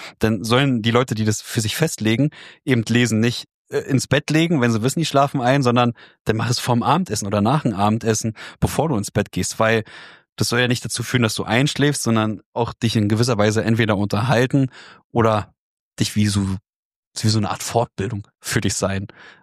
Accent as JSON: {"language": "German", "region": "Berlin", "country": "Germany", "tie": "born or raised there", "said": "lebe ja schon immer irgendwie in Berlin und bin ja auch gebürtiger Berliner."}